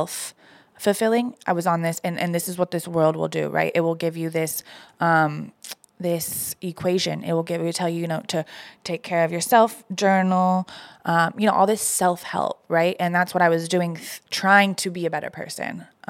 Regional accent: Fort Worth, Texas, United States; now in Dallas, United States; So I was from Fort Worth. I had gone to high school out in Fort Worth. And when I got done with college, I moved to Dallas.

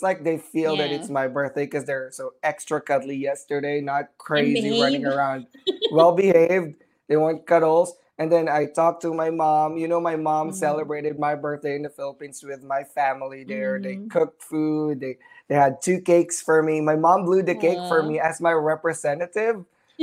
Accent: Houston, Texas, United States; I'm from Houston, so subtropical weather.

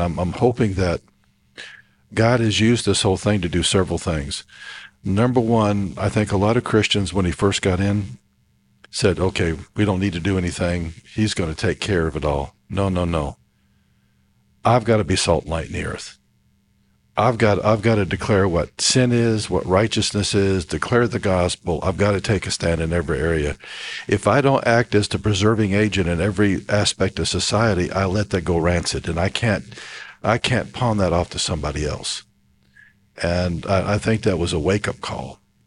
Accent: Missouri, United States; I'm from Missouri.

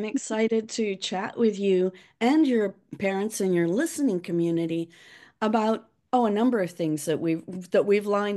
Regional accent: Liverpool, North West England, United Kingdom; accent: Liverpool; They loved my little Liverpool accent and all the rest of it.

